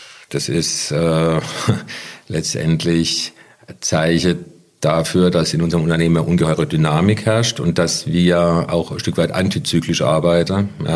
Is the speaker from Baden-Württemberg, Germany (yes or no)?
yes; Baden-Württemberg, Germany; Ich bin Badener, ja.